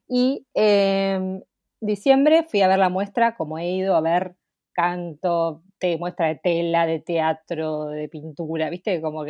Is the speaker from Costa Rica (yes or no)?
no; La Plata, Buenos Aires Province, Argentina; soy de La Plata, como bien dijimos